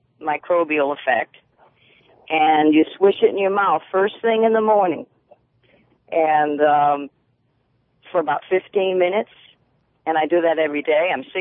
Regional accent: Blowing Rock, North Carolina, United States; I'm from Blowing Rock, North Carolina. We're traveling.

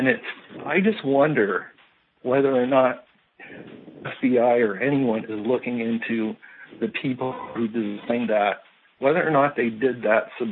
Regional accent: Montpelier, Vermont, United States; Hi, Bernie. I'm from Montpelier.

